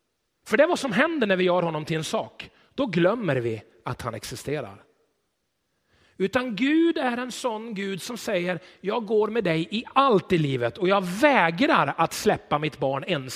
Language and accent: Swedish; Greece; Swedish is a second language; för vi är greker.